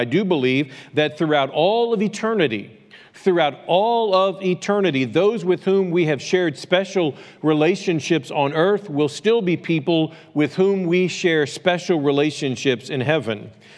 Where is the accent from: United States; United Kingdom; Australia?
United States; Cahokia, Illinois; I served Jerome Lane Baptist Church in my hometown of Cahokia, Illinois